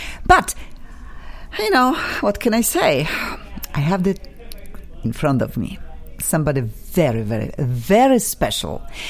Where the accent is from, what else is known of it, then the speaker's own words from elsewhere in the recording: Poland; I'm from Poland originally.